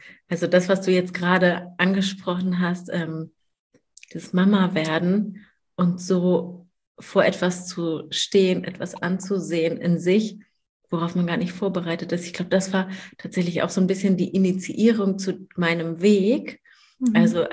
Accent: Hamburg, Germany; ich komme aus Hamburg, ich habe 2 Söhne, die sind 7 und 5. Und genau, mit meinem Mann wohnen wir hier in Hamburg schon immer, aber wir haben auch Wurzeln in Peru.

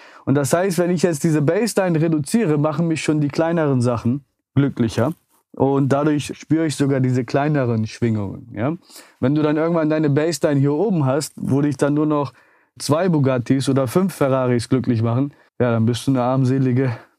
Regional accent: Germany; born there; also meine Großeltern kamen schon in den 60ern nach Deutschland und meine Eltern kamen dann nach. Ich bin dann in Deutschland geboren.

